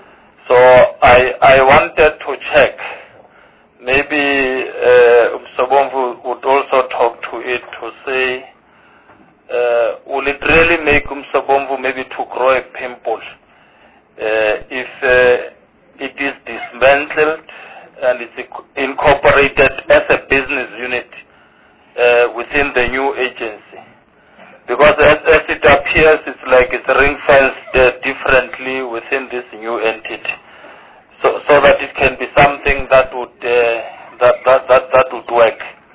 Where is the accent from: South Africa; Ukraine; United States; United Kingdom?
South Africa; Free State; I am from the Free State.